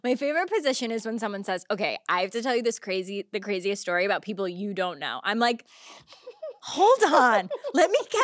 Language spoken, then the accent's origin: English; Albany, New York, United States; Boots on the ground in Albany. I need the gossip from my hometown.